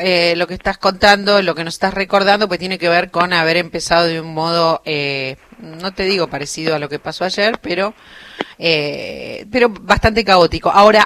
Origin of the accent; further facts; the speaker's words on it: Argentina; soy argentina